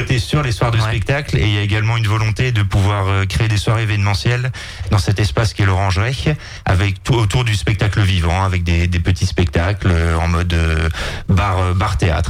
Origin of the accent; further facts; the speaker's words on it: Strasbourg, Grand Est, France; je suis originaire de Strasbourg à la base.